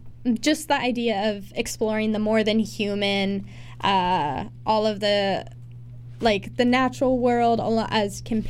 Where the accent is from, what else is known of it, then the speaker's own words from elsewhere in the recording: Seattle, Washington, United States; I think I'm from Seattle, so that's not too far away.